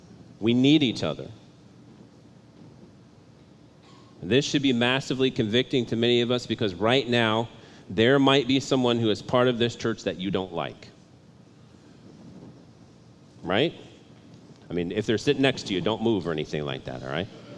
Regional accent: Midwest, United States; I was raised in the Midwest on a farm in the middle of nowhere where everyone looked like me

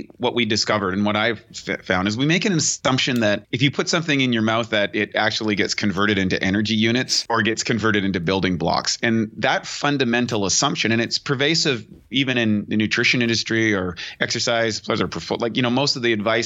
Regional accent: Canada; I was just kind of a kid growing up in Canada.

